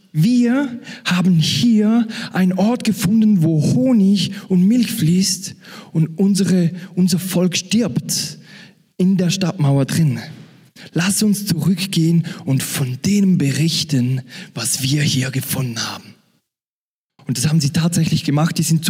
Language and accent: German; Switzerland; ich bin aus der Schweiz, falls ihr es noch nicht gemerkt habt mit meinem super Deutsch. Ich komme aus der Schweiz.